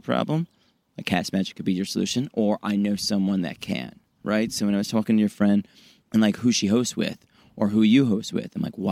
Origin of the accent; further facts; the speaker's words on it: Chicago, Illinois, United States; now in Los Angeles, United States; Born and raised in Chicago, but I've been in LA for 20 years.